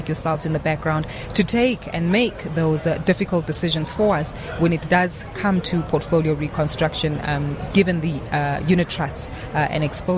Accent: South Africa; for us as South African investors, it's one thing to listen to the news headlines

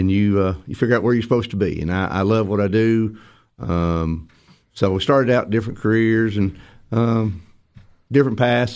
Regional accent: Cookeville, Tennessee, United States; No, I'm not. I'm originally from Cookeville.

